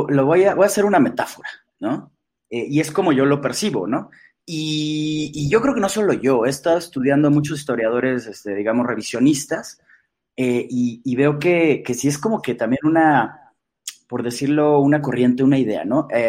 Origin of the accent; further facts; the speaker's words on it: Mexico; Nos falta identidad como mexicanos